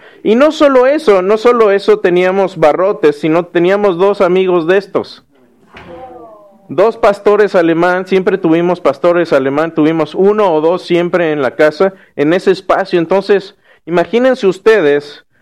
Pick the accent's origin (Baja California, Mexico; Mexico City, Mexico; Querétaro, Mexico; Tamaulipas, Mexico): Querétaro, Mexico; yo soy de Querétaro. Y esa es la casa donde yo crecí. Esa es la casa donde yo viví desde los 6 años casi hasta que me fui a la universidad.